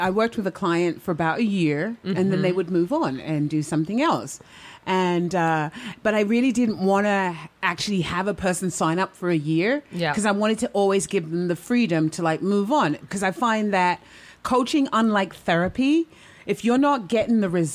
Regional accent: United Kingdom; And I am British.

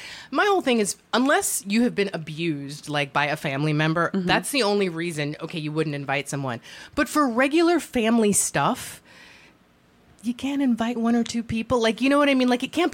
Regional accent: Florida, United States; I'm from Florida, so, you know, I'm not being mean.

